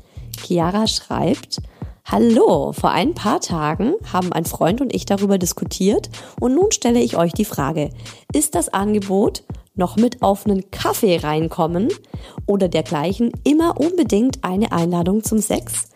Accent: Baden-Württemberg, Germany; also ich komme ja aus Schwaben, ich komme ja nicht aus Bayern

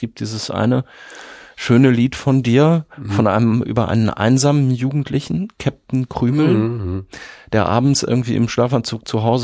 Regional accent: North Rhine-Westphalia, Germany; Ich komme aus einem Dorf in Ostwestfalen.

